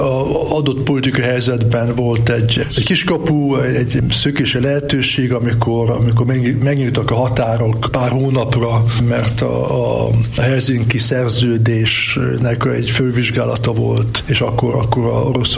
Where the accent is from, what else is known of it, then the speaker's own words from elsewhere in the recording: Budapest, Hungary; Pesti vagyok, tehát az Ugróban nőttem föl